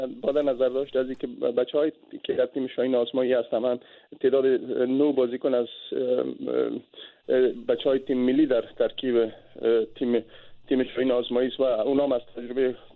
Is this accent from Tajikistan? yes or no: yes; Tajikistan; بله، من از تاجیکستان هستم